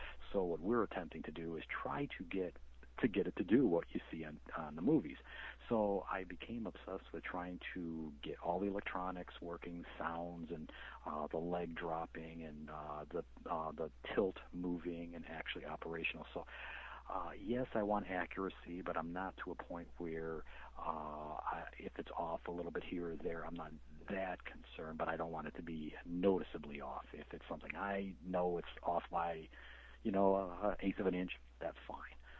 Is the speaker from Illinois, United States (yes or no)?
yes; Bolingbrook, Illinois, United States; Bolingbrook, Illinois.